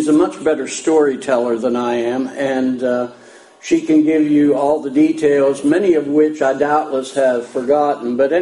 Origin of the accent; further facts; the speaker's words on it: Pennsylvania, United States; She came up from Florida and I came south from Pennsylvania.